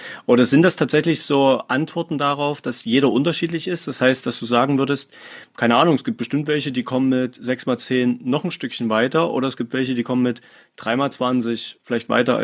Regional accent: Leipzig, Saxony, Germany; Und wir selber als Leipziger

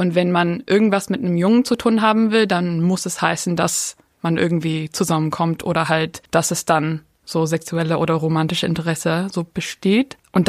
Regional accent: Dunedin, Otago, New Zealand; German is a second language; Ich bin hier in Utipoti, Dunedin aufgewachsen. Mein Papa kommt aus England und meine Mama ist in Neuseeland aufgewachsen, aber ursprünglich ihre Familie auch aus Großbritannien.

